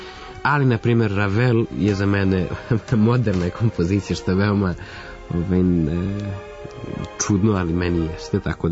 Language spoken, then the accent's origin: Serbian; Belgrade, Serbia; also born or lived in Israel; Ja sam 22-godišnji pijanista, poreklom iz Beograda.